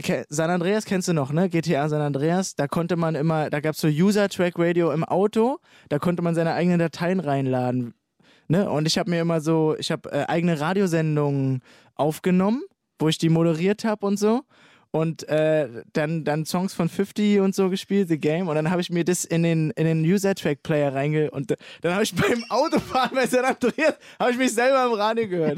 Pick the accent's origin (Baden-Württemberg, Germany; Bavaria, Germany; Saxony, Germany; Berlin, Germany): Berlin, Germany; Kaulsdorf; Und ich habe mir immer ein Grundstück ausgeguckt, in Kaulsdorf, da wo ich aufgewachsen bin, und das war so ein kleines Industriegrundstück